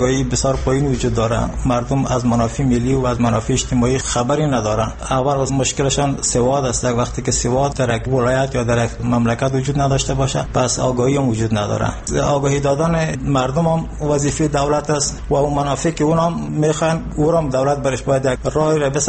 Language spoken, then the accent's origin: Persian; Afghanistan